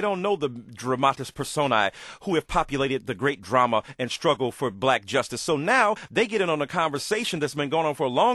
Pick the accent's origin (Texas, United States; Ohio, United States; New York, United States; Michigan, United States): Michigan, United States; Detroit; in the freedom of your home in Detroit, which is my hometown from where I hail